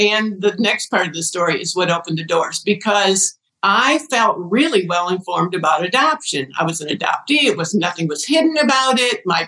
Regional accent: Ohio, United States; And she said, you know, where did you grow up? And I said, Ohio.

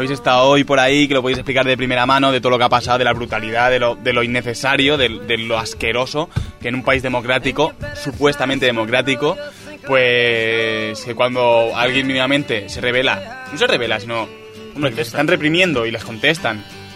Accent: Bilbao, Basque Country, Spain; a mí sin seguridad, que yo soy de Bilbao.

